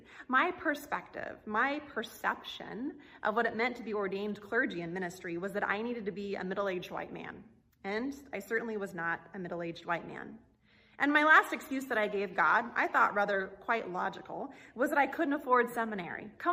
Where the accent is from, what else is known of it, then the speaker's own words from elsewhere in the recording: Nebraska, United States; now in Michigan, United States; You see, I'm from Nebraska originally, the great Cornhusker state, the state with lots of corn and cattle and other crops, and finding bodies of water is a little bit fewer and far between than what we have so plentifully here in Michigan.